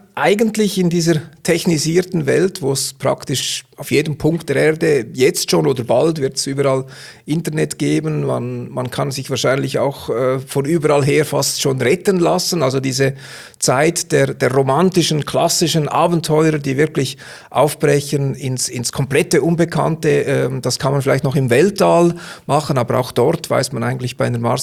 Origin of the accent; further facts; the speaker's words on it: Switzerland; als Schweizer